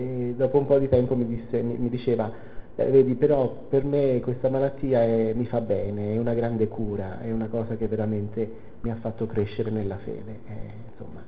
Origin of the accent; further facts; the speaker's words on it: Salerno, Campania, Italy; moved away as an adult; now in Ancona, Italy; Vengo da Ancona, ma non sono di Ancona, sono di Salerno originario, poi insomma, per amore mi sono trasferito ad Ancona